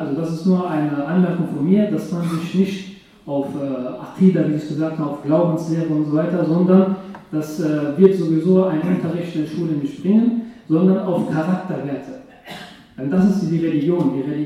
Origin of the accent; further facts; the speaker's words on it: Saarland, Germany; weil ich bin selber in Deutschland geboren, ich bin im Saarland geboren, bin also hier aufgewachsen.